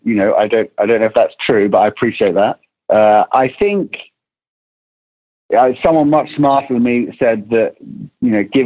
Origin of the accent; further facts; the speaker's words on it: England, United Kingdom; moved away as an adult; now in United States; I'm English, and, you know, I've lived in America since my mid-20s